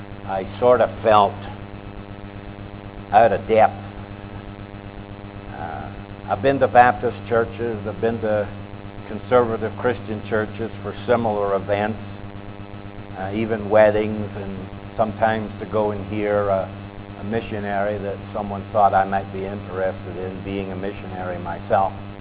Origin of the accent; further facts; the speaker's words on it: Scotland, United Kingdom; I was from Scotland, of course